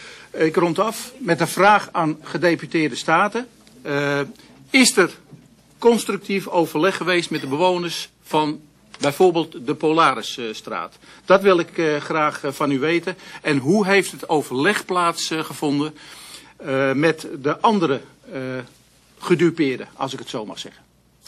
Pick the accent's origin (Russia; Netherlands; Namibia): Netherlands; Amsterdam, North Holland; Ja, ik kom zelf uit Amsterdam, dus daar had ik heel andere gedachten bij.